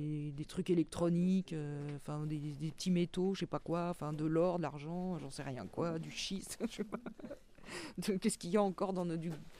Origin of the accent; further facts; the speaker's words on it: Paris, Île-de-France, France; moved away as an adult; Je suis parisienne d'origine. J'ai quitté Paris en 88.